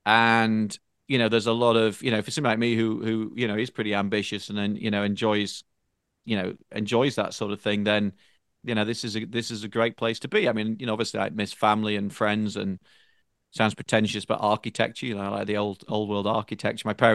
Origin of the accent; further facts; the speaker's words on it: England, United Kingdom; where I grew up in Northern England in particular, people didn't like you to succeed